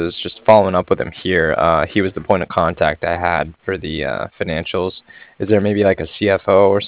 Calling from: Cardiff, Wales, United Kingdom; I was calling from Cardiff

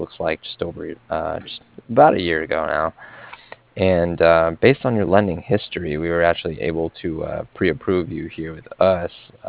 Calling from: Cardiff, Wales, United Kingdom; I'm calling from Cardiff.

